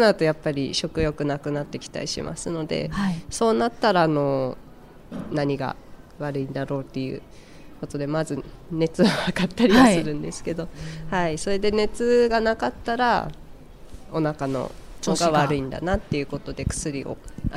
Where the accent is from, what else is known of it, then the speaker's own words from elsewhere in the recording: Sapporo, Hokkaido, Japan; now in Shibetsu, Japan; あ、いえ、札幌なんです。